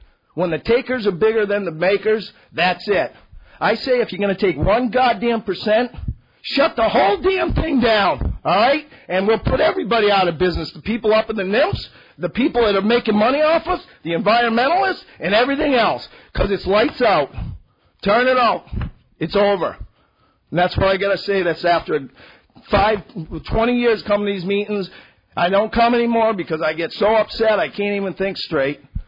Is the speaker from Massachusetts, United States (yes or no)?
yes; Concord, Massachusetts, United States; born there; I was born in Concord, Mass. My family's from there.